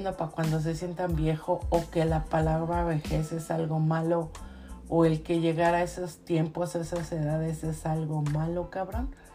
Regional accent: Mexico City, Mexico; born there; En mi país natal, mi raza, que es el México, la Ciudad de México en especial

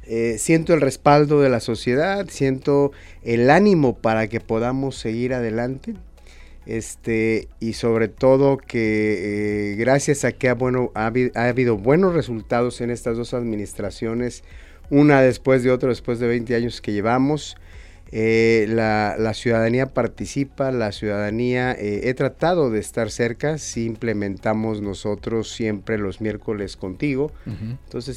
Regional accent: Chapala, Jalisco, Mexico; yo me crié en Chapala, me crié en la avenida principal.

